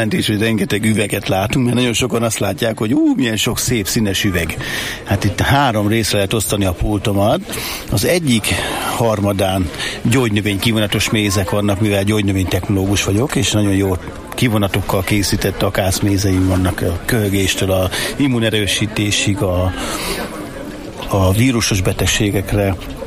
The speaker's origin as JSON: {"language": "Hungarian", "region": "Hajdú-Bihar", "country": "Hungary", "said": "Én, mint hajdúsági méz, nem tudtam akácot pelgetni"}